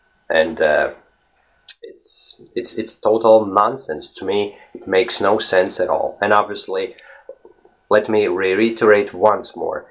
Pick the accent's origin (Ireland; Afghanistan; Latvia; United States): Latvia; first language Latvian; English is a second language; the teacher used to speak with us in Latvian, which is my native language, right?